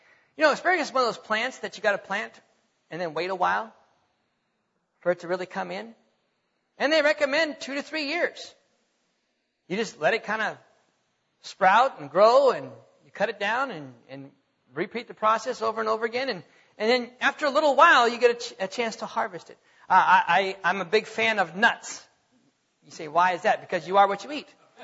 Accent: North Dakota, United States; But I grew up in North Dakota, praise God.

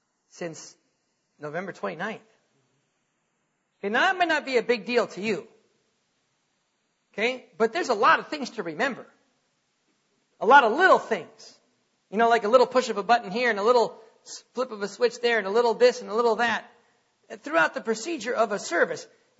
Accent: United States; Well, I'm an American.

